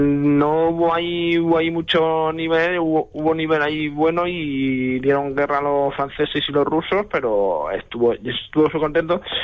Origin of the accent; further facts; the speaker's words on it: Ellín, Castilla-La Mancha, Spain; ahora vamos a juntar por una carrera de mi pueblo, que es la Mil Varas en honor a José Martínez Morote.